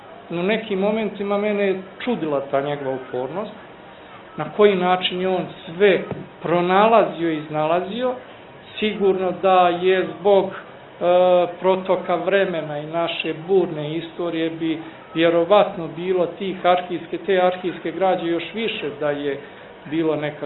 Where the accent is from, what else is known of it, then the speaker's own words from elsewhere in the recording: Bosnia & Herzegovina; pošto ja dolazim iz Bosne i Hercegovine